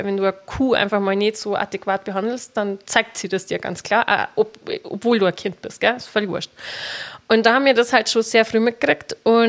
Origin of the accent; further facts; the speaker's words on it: Bavaria, Germany; und es sind ja feste Eumerer, sagt man bei uns in Bayern